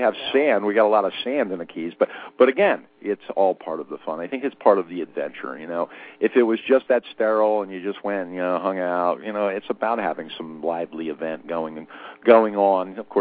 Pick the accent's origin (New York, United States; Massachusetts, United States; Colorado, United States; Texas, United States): New York, United States; moved away as an adult; Well, you know, I've been down here 15 years. I came from New York originally.